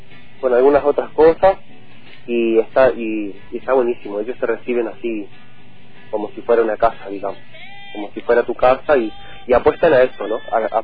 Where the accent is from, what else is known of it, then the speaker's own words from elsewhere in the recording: Chile; yo que soy chileno, digamos, entonces tengo todo un repertorio así de música chilena